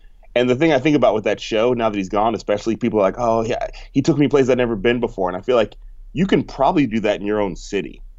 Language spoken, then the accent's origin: English; Berkeley, California, United States; And they say, where are you from? And I say, Berkeley.